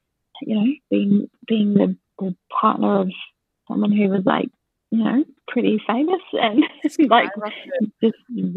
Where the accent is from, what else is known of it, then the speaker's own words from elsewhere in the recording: Adelaide, South Australia, Australia; now in Sydney, Australia; I grew up in Adelaide and so then moved to Sydney to the Big Smoke and didn't know anybody